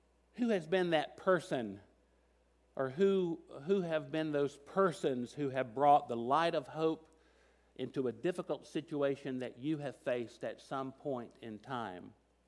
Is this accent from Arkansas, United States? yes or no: no; Tennessee, United States; And I will always be grateful to that small church I grew up in Tennessee